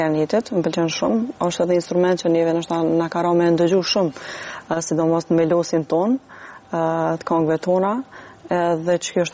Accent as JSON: {"language": "Albanian", "town": "Prizren", "region": "Prizren District", "country": "Kosovo", "said": "jam klarinetiste nga Prizreni"}